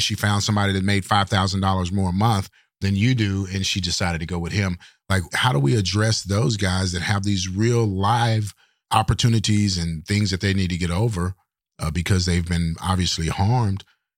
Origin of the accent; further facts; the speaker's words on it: Texas, United States; Now I'm from Texas, man. So a lightning storm can bring with it tornadoes and really bad straight line winds.